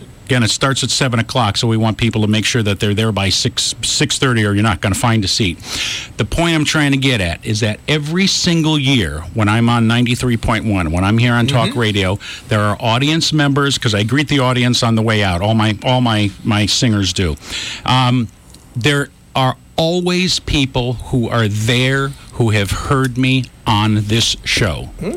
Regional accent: Chicago, Illinois, United States; And I always take, because they know I'm from Chicago

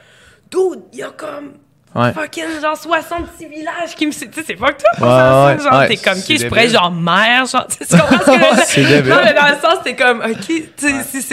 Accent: Gatineau, Quebec, Canada; quand Gatineau avait fusionné, il y avait 100 000, puis enfin, je venais de Gatineau

